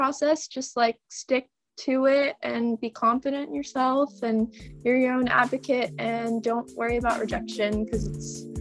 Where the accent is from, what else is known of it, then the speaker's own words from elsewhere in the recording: Davis, California, United States; I grew up in Davis, so I like the smaller college town feel.